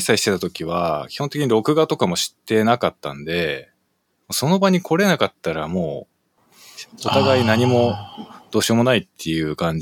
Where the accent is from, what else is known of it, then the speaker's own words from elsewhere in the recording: Chiba, Japan; also born or lived in Ibaraki; now in Tokyo, Japan; 私ももともと千葉の生まれで、まあ、千葉とか茨城とかあの辺をうろうろしてて、 で、結局そのプログラマーに、後年プログラマーになってから、まあ東京に出てきたっていう形なんですけど。